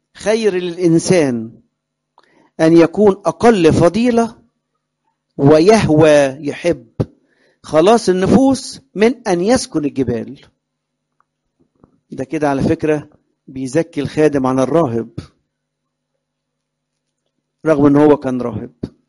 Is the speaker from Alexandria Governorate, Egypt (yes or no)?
yes; Alexandria, Alexandria Governorate, Egypt; عشان انا اصلا من اسكندرية